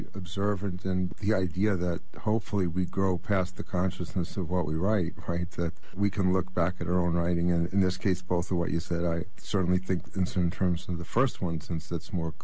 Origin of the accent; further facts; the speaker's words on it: the North, United States; certainly when I went down, I was from the North and I was with CORE